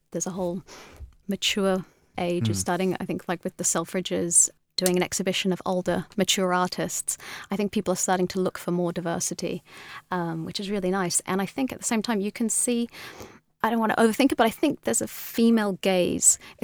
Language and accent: English; Australia; I think as an Aussie